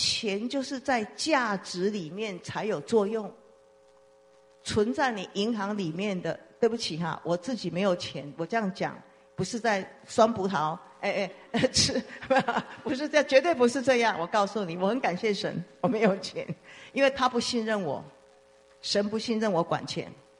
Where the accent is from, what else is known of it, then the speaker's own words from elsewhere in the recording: Taiwan; 我叫阿爸哈，我们台湾话叫阿爸哈